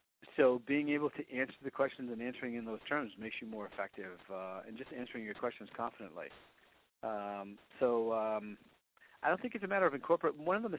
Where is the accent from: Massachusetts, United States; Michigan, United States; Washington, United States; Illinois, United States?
Massachusetts, United States; Boston; I never mentioned on the phone that I was from Boston unless they could figure it out from my accent.